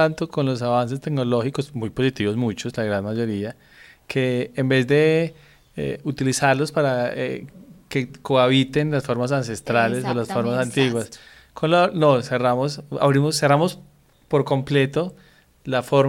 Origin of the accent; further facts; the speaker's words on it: Colombia; sabiendo que nosotros como colombianos hemos